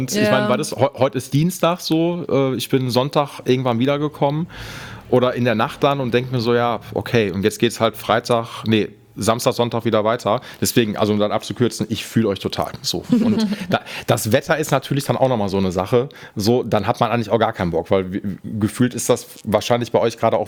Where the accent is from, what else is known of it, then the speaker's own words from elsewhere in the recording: Essen, North Rhine-Westphalia, Germany; Also ich komme aus Essen und bin in Essen, so das dreckige Ruhrgebiet hier in Deutschland.